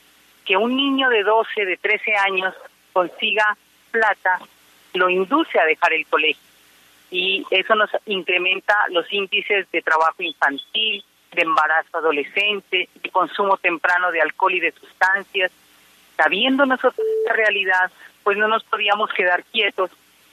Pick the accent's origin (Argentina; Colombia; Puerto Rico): Colombia; Los colombianos y todo el mundo en este momento estamos queriendo ayudar